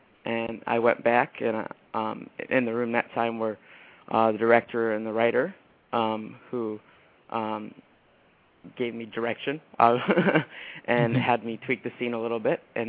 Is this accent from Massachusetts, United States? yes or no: yes; Westboro, Massachusetts, United States; And I filmed in my hometown of Westboro, Massachusetts, and all around there.